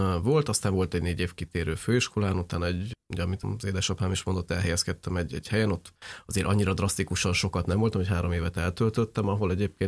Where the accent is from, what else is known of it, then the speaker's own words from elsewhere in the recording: Székesfehérvár, Fejér, Hungary; Fehérvári volt a cég, én is ott nőttem fel, középiskola végig ott voltam